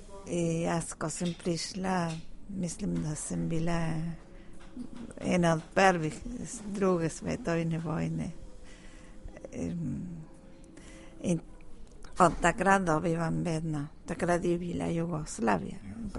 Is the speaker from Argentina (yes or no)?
yes; Argentina; born there; Slovenian is a second language; jaz sem rojena v Argentini in moj oče je šel v Kordo po drugi svetovni vojni